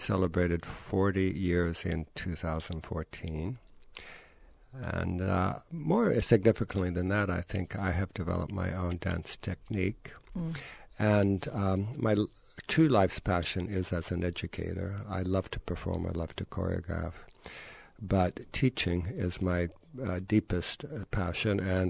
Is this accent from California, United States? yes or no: no; Salt Lake City, Utah, United States; I grew up in Salt Lake City, and we saw a film, and there was Fred Astaire tap dancing.